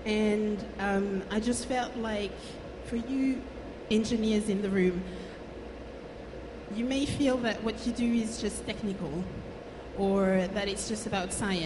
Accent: Paris, Île-de-France, France; also born or lived in Cévennes, France; I come from France and I was born in Paris. I grew up for most of my life in Paris, but at some point, because life happened, my parents moved in the south of France into this beautiful area that is called the Cévennes

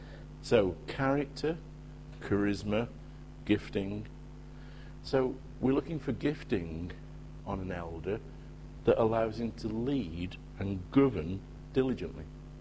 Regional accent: England, United Kingdom; And because we're English, we need it most.

